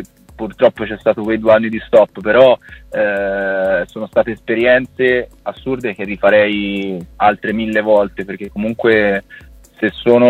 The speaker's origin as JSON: {"language": "Italian", "town": "Florence", "region": "Tuscany", "country": "Italy", "said": "io sono di Firenze, diciamo vicino a Firenze, sono in un paesino sperduto"}